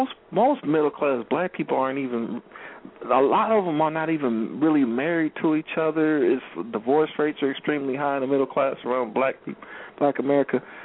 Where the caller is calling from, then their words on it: Indianapolis, Indiana, United States; from Indianapolis.